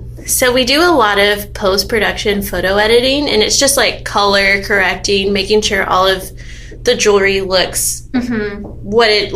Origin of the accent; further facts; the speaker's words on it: San Antonio, Texas, United States; now in Austin, United States; my husband and I knew we wanted to move to Austin because I'm originally from San Antonio, so we wanted to be closer to my family.